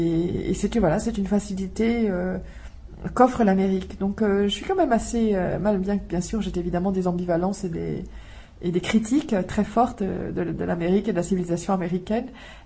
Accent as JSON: {"language": "French", "country": "France", "moved": "as an adult", "said": "Et je venais de France"}